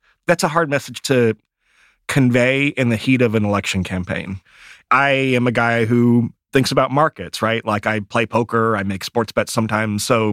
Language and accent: English; Michigan, United States; And I grew up in Michigan. People in Michigan are not that different than people from Wisconsin or Ohio